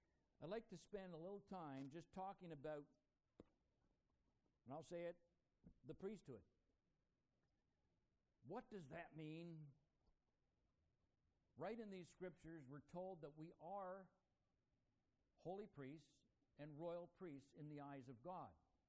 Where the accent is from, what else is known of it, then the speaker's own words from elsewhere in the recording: Montreal, Quebec, Canada; I was raised in Montreal. And so I was raised in a Brethren background as a result of it.